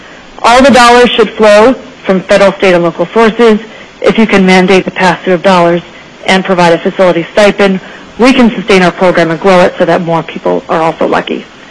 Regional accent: Ireland; I'm also Irish, but you cannot see my hands swelling from this decision.

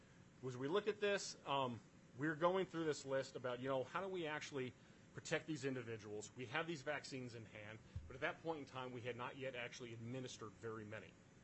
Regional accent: United States; Yes, ma'am. Absolutely. I'm an American.

